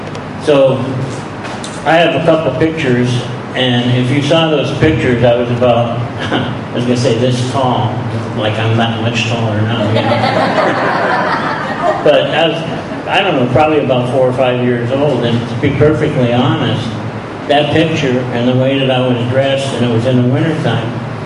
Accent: Pennsylvania, United States; born there; I was born in the Northumberland County region of Pennsylvania, which is the anthracite coal region. My relatives were coal miners, you know.

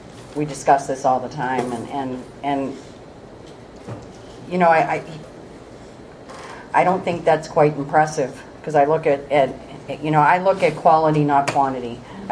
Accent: Girard, United States; So I grew up in Girard, and like I said, it was a very dysfunctional home.

